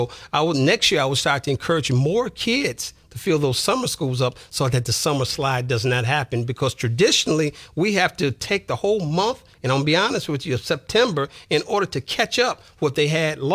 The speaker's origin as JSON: {"language": "English", "town": "Detroit", "region": "Michigan", "country": "United States", "tie": "born or raised there", "said": "like when I introduce myself and I say I'm from Detroit, they get nervous, they get scared. But I have to defend that, not only because I'm born and raised in Detroit"}